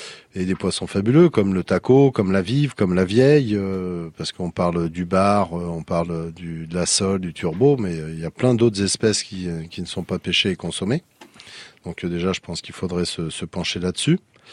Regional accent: La Rochelle, Nouvelle-Aquitaine, France; est-ce que vous pouvez me citer 5 espèces de poissons qu'on a chez nous à La Rochelle?

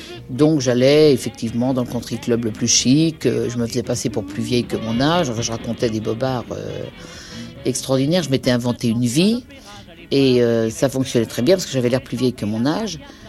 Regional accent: Aix-en-Provence, Provence-Alpes-Côte d'Azur, France; je suis arrivée d'Aix-en-Provence, qui était le couvent où j'étais éduquée et un peu choyée, à Lyon

